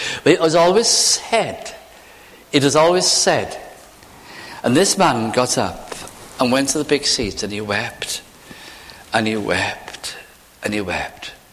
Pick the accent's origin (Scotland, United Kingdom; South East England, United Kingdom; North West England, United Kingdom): North West England, United Kingdom; I was brought up in the Welsh community in South Lancashire.